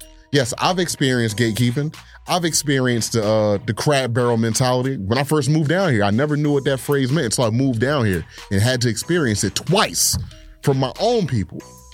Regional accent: Philadelphia, Pennsylvania, United States; Growing up in Philly, Southwest Philadelphia, 1708 South Udall Street. Everybody knew everybody on the block.

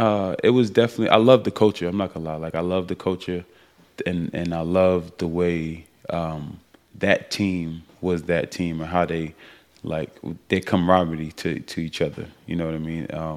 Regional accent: New York, United States; Because growing up in New York, like, football was not a culture. Like, we love basketball

